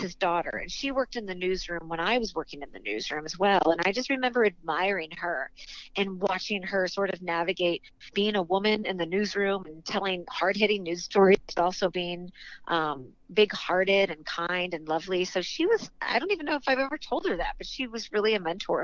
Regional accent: St. Louis, Missouri, United States; I grew up in St. Louis, Missouri, and I was very fortunate at a very young age to get a job in television, right?

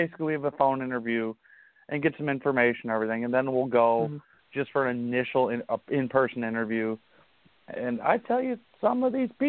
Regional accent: St. Louis, Missouri, United States; I'm from St. Louis, so we'll go out to St. Louis

